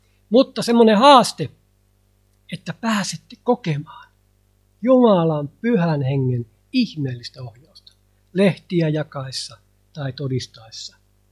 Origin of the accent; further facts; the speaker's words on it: Helsinki, Uusimaa, Finland; mä olen itse syntyisin Helsingistä. Me tullaan Suomesta.